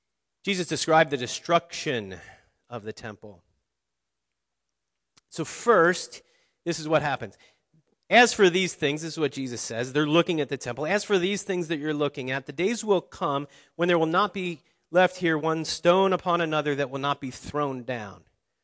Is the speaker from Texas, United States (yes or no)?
no; Cincinnati, Ohio, United States; So I grew up near Cincinnati, Ohio, so don't remind me about the Bengals.